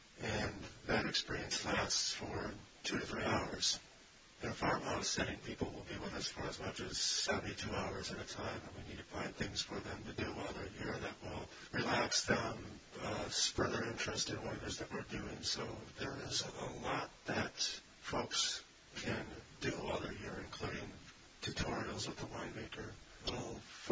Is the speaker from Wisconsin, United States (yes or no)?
yes; Wisconsin, United States; I grew up in Wisconsin, and I think I can make great dinners and products within just a few miles of Sheboygan.